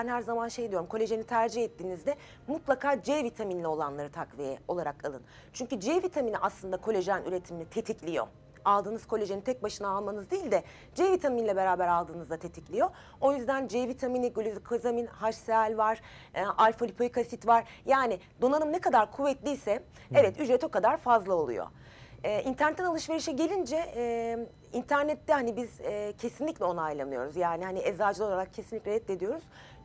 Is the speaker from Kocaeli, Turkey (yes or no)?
no; Kahramanmaraş, Turkey; born there; Kahramanmaraş doğumluyum ben.